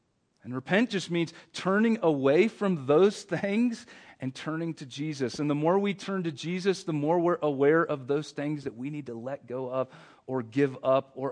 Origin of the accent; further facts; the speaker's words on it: North Carolina, United States; As a kid, I went on vacation, and my parents, I grew up in North Carolina